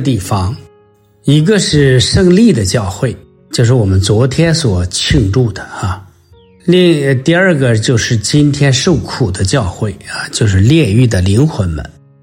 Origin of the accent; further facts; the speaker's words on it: China; 这样的话就是让我们中国人啊有了中国的习惯。